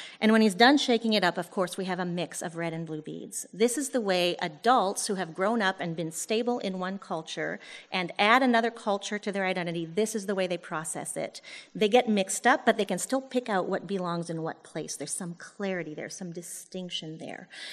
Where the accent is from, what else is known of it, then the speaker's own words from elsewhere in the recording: France; I was born and raised in France.